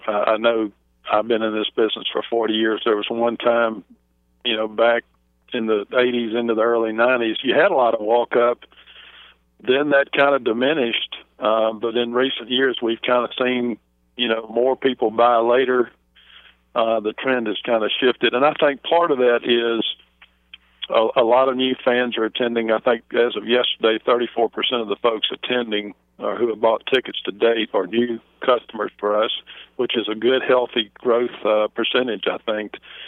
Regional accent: Virginia, United States; When I was 8 years old, I was at the Virginia State Fair in Richmond. I grew up in Virginia

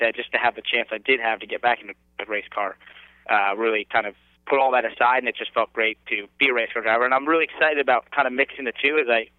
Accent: Stamford, Connecticut, United States; also born or lived in Westport; And I grew up in Stamford until I was 12 years old. I lived in Stamford, and then my family moved about 30 minutes north to Westport.

